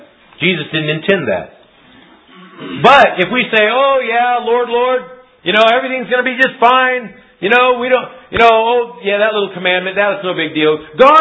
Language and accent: English; Albuquerque, New Mexico, United States; when they found out I grew up in Albuquerque